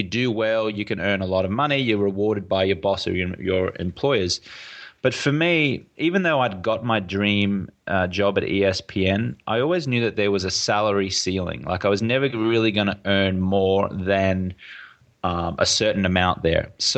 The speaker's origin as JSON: {"language": "English", "town": "Brisbane", "region": "Queensland", "country": "Australia", "said": "Your listeners can probably hear my accent. I'm from Brisbane, Australia."}